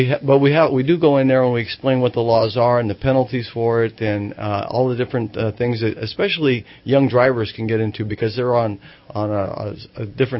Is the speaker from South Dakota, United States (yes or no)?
yes; South Dakota, United States; because I'm from South Dakota